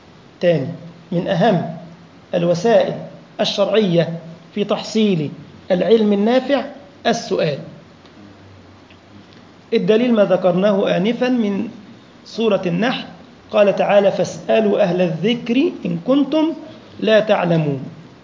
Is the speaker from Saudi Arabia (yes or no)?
no; Egypt; طبعا يعني الميكروباص عندنا في مصر كده أوتوبيس